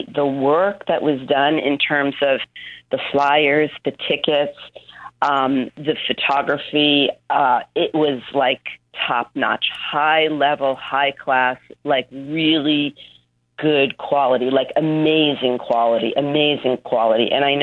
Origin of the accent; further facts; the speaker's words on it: New York, United States; I grew up in New York, 13 miles north of New York City.